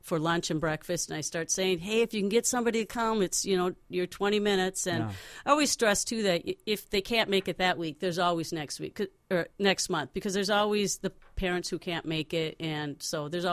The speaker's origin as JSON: {"language": "English", "town": "Brooklyn Center", "region": "Minnesota", "country": "United States", "tie": "born or raised there", "said": "Yeah, I grew up in Brooklyn Center, and I went to Park Center High School and North Dakota State for college."}